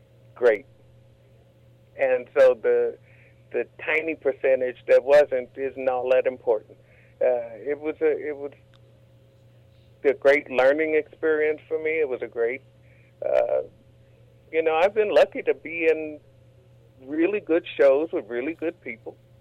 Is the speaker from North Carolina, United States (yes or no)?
no; Chicago, Illinois, United States; Ryan said he was from Chicago and I was from Chicago, so we talked about Chicago